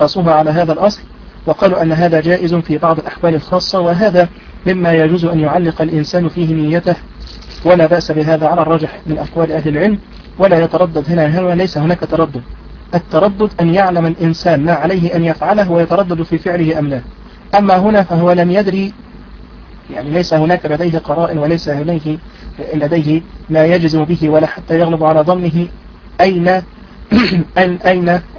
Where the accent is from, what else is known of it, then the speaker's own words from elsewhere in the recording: Egypt; فمن المشهور عندنا في مصر تحديدا أن صلاة الجمعة لها أذانان